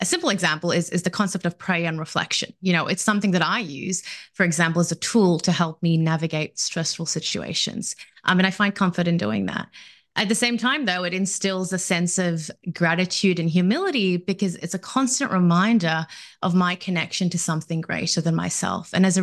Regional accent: Melbourne, Victoria, Australia; now in United States; I'm a born and raised in Australia. I'm Melbourne. Completed all my education there, including my university degree in finance and law.

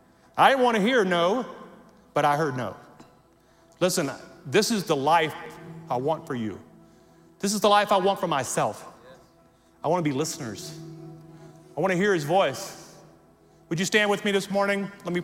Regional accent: Louisiana, United States; also born or lived in Amarillo; we were living in Amarillo, Texas, and we're from Louisiana. That's where we were born and raised.

